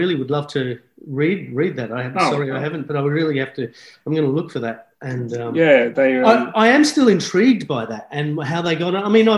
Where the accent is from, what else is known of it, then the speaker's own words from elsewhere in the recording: Australia; an Italian growing up in Australia.